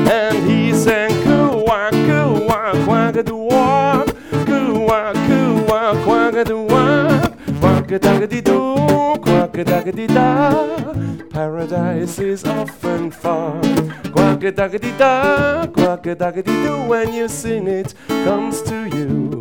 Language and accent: German; England, United Kingdom; dass in England, wo ich aufgewachsen bin